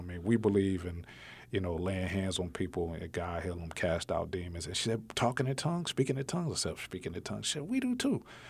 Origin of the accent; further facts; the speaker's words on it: Buffalo, New York, United States; also born or lived in Indianapolis; Well, I'm from Buffalo, New York, but I lived in Indianapolis.